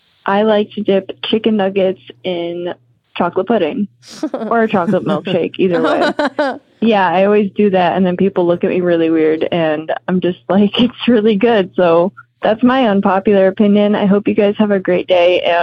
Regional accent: Connecticut, United States; I'm from Connecticut.

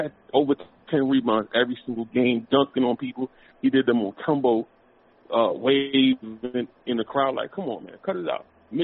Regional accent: Tampa, Florida, United States; I'm a rule from Tampa, bro.

